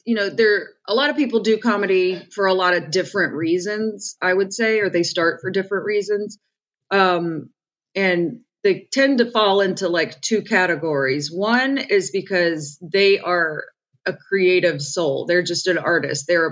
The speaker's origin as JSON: {"language": "English", "town": "Orlando", "region": "Florida", "country": "United States", "tie": "born or raised there", "said": "I grew up in Orlando, Florida, and in Orlando, my dad worked as an actor and a singer and a casting agent and did all kinds of entertainment stuff."}